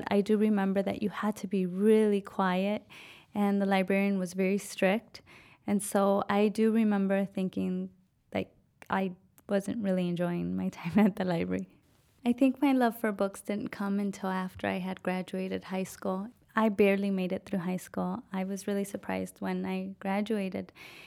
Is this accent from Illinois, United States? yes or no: yes; Waukegan, Illinois, United States; I was raised here in Waukegan